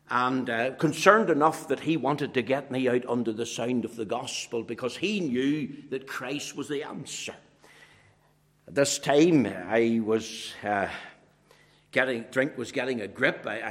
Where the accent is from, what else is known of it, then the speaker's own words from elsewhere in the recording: Belfast, Northern Ireland, United Kingdom; also born or lived in Macrofield; I was born in Macrofield. And then as a child, I moved to Belfast.